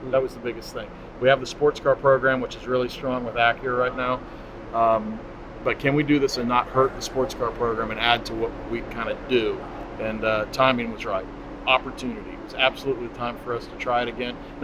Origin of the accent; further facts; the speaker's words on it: Columbus, Ohio, United States; I grew up in Columbus, Ohio, 3 hours from Indianapolis. So I grew up every May getting the Indianapolis Star brought to me in Columbus, you know, in mail.